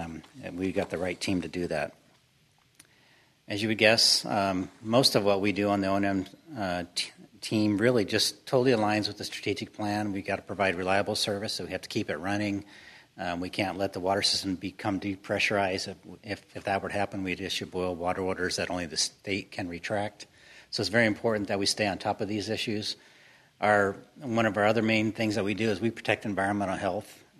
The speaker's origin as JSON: {"language": "English", "region": "Illinois", "country": "United States", "tie": "born or raised there", "said": "can go all the way to the childhood farm I grew up in Illinois"}